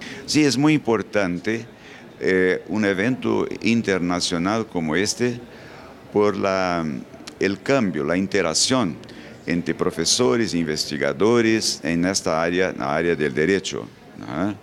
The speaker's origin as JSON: {"language": "Spanish", "region": "South Region", "country": "Brazil", "second_language": "Spanish", "said": "fui profesor durante largo tiempo en mi país, en el sur de Brasil, en una universidad pública por cerca de 30 años"}